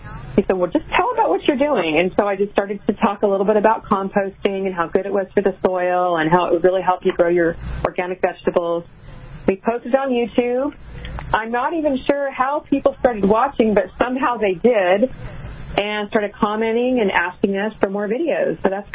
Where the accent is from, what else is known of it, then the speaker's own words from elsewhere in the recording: Colorado, United States; Growing up in Colorado, obviously we couldn't do that.